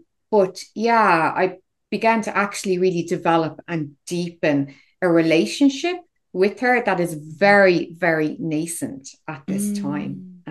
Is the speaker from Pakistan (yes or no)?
no; Ireland; And obviously I am Irish. But I also have a little bit of Welsh ancestry, I will have you know.